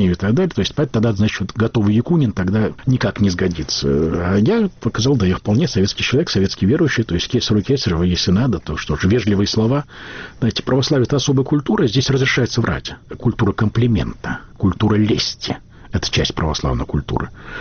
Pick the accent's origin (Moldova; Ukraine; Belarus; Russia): Belarus; я польский язык знаю, я белорус